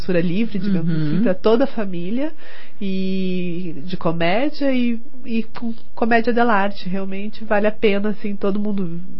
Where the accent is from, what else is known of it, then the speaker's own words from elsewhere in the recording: Brazil; a gente é brasileiro, a gente insiste